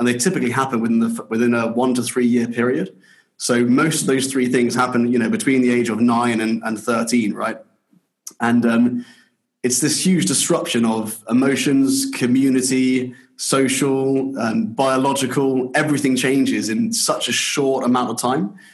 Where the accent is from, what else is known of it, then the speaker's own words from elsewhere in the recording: Aldershot, South East England, United Kingdom; Well, I grew up in Aldershot in the south of the UK, in a military family.